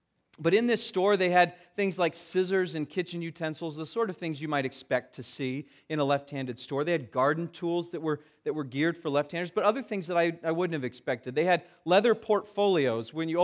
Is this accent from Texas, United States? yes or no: no; California, United States; I grew up in Southern California, and once my family took the long trip up the coast to visit San Francisco.